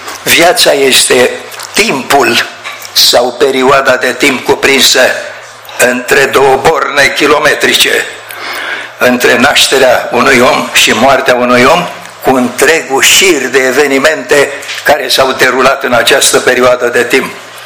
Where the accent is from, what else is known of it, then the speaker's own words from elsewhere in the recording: Baia Mare, Maramureș County, Romania; Dar eu sunt om mai de la Baia Mare, de la Baia Mare, da.